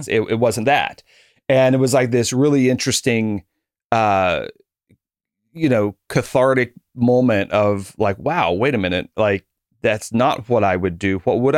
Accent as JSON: {"language": "English", "region": "Kentucky", "country": "United States", "tie": "born or raised there", "said": "growing up in Eastern Kentucky, right where Ohio, West Virginia, and Kentucky kind of butt together, it's a very middle class, lower middle class place."}